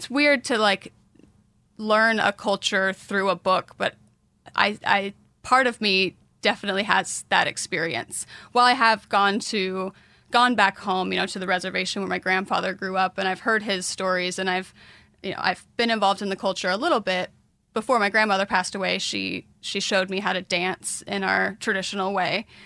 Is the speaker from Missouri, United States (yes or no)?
yes; Kansas City, Missouri, United States; Yeah, I grew up in Kansas City with my mother, and my nativeness was on my father's side.